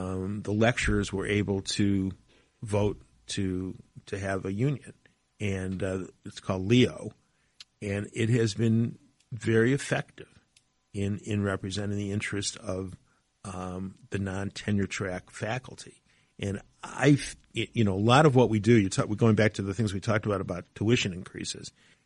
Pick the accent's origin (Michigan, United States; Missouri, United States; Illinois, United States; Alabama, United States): Michigan, United States; Detroit; Michigan's meant a lot to me. I grew up in Detroit, as I said earlier. I wasn't a kid who came from a wealthy family